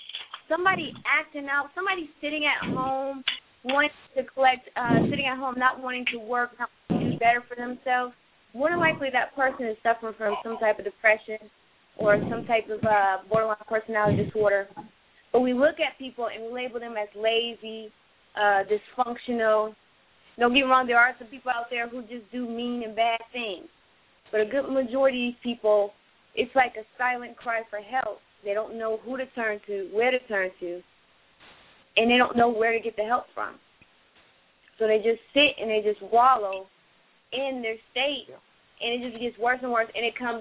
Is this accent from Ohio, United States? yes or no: yes; Youngstown, Ohio, United States; As a kid growing up in Youngstown, seeing so many people walking around with mental illness, not understanding what it was because no one would explain it.